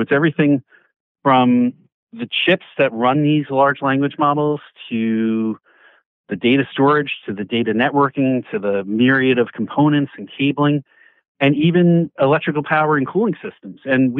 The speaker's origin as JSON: {"language": "English", "region": "New York", "country": "United States", "accent": "New York", "said": "My New York accent can butcher that word sometimes."}